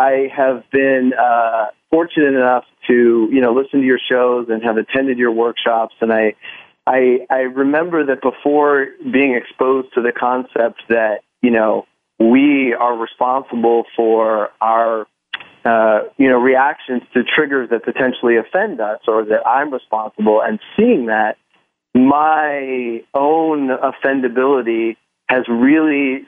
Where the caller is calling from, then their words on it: New York City, New York, United States; New York City.